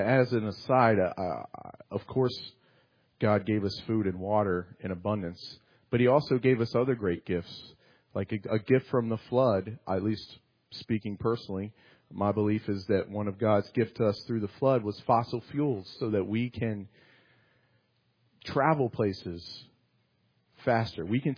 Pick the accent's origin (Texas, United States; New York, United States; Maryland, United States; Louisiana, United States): Maryland, United States; Where I grew up in Maryland, there's a popular buffet